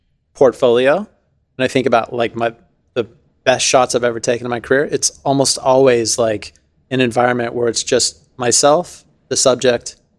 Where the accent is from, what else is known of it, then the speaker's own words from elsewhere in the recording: Denver, Colorado, United States; but I didn't grow up surfing cause I grew up in Denver.